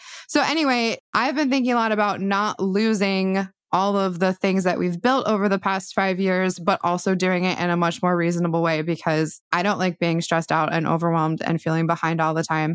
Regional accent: Newark, Delaware, United States; I went to my hometown local comic shop, which is Captain Blue Hens in Newark, Delaware

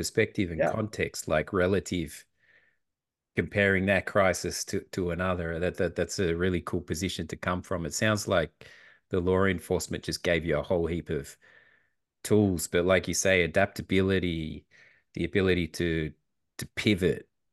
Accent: Australia; moved away as an adult; now in Germany; I'm Australian, but I'm based in Germany. I've been here 10 years.

